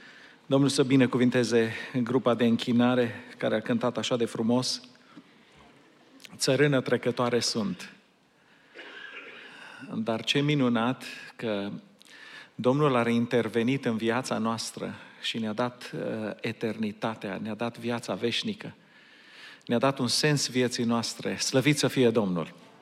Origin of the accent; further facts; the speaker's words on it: Romania; now in United States; M-am gândit și am mulțumit Domnului că sunt român, că m-am născut în România. Îi mulțumesc Domnului pentru acest lucru. Îi mulțumesc Domnului pentru America, țara aceasta la care am venit